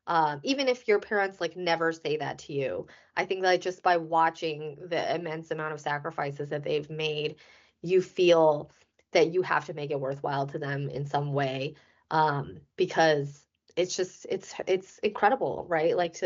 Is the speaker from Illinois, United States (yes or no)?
yes; Illinois, United States; But I really liked growing up in Illinois in many ways